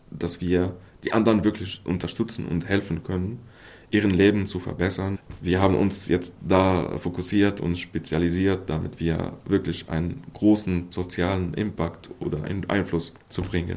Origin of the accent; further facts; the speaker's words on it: Syria; German is a second language; now in Germany; Wir kommen aus Syrien und wir sind hier seit 2015.